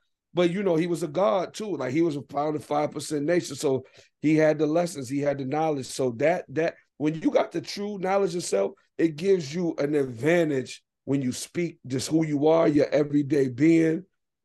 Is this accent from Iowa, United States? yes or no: yes; Des Moines, Iowa, United States; also born or lived in Milwaukee, Wisconsin; I was born in Milwaukee. And then my mother, her side of the family is like from Chicago and Waterloo, Iowa, Des Moines, Iowa. You know what I'm saying? So I end up that's where I did, spent a lot of my childhood at.